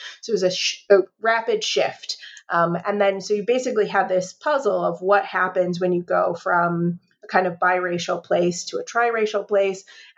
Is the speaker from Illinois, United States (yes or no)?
yes; Chicago, Illinois, United States; So kind of maybe influenced from growing up in Chicago and spending time in lots of different places in order to get a kind of bird's eye view of the racial politics of the place